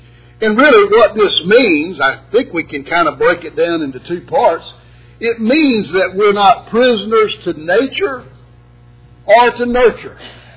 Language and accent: English; Florida, United States; my dad was a Florida Gators fan, and of course, growing up in Florida, I sort of took after